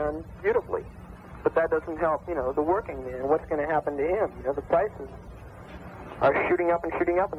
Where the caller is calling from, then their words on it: Virginia, United States; Well, I know that's in our area. I'm calling from Virginia.